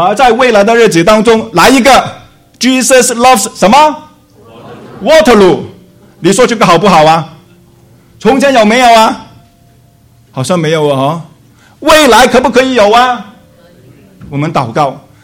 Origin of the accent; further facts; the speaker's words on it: China; 只有我一个中国人站在他们当中啊